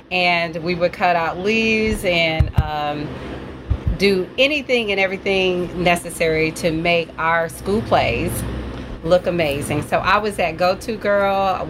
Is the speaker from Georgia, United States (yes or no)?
no; East St. Louis, Illinois, United States; I grew up in East St. Louis. I grew up in Parkside, over on the east side.